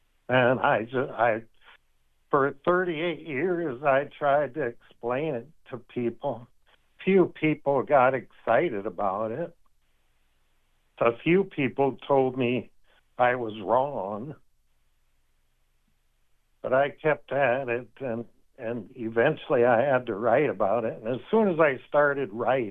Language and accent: English; Nebraska, United States; one of those classmates was from my home state, Nebraska.